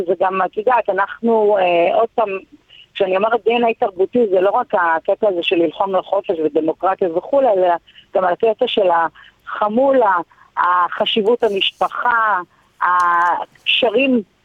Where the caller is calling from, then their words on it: Melbourne, Victoria, Australia; ממלבורן, כמובן, מהכלא במלבורן.